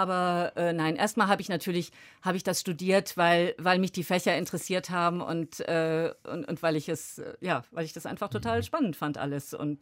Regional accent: Frankfurt, Hesse, Germany; also born or lived in Wetterau; ich bin die ersten Jahre in Frankfurt aufgewachsen und dann mit meinen Eltern in die hessische Provinz gezogen, in die Wetterau

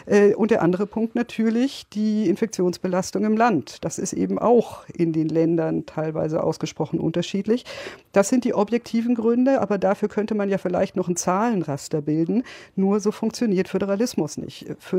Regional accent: Bavaria, Germany; Ich komme aus Bayern, also bin in Bayern aufgewachsen und da in die Schule gegangen.

